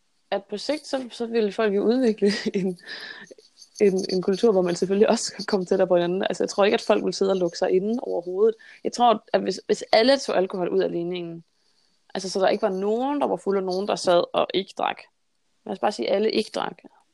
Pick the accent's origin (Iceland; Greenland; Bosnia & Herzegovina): Greenland; now in Denmark